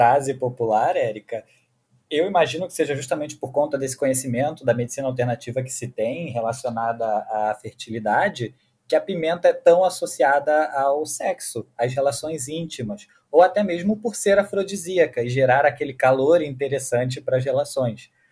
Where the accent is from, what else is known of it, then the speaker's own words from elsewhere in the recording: Mexico; Portuguese is a second language; E para mim, como mexicano, ela tem um poder menor.